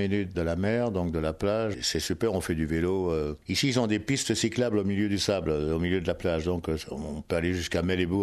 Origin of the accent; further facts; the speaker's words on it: France; parce que je suis européen, moi je suis français. Donc c'est bien de vivre une partie de l'année aux États-Unis